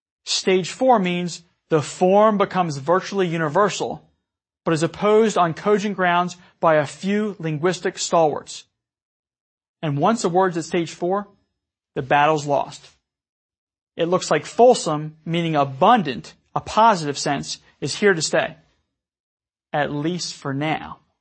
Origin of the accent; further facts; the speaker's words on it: Ireland; and being Irish, I'm partial to this next word, a Donnybrook.